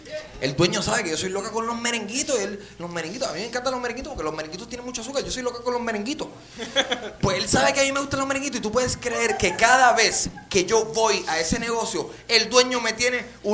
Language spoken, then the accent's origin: Spanish; Lajas, Puerto Rico; yo soy de Laja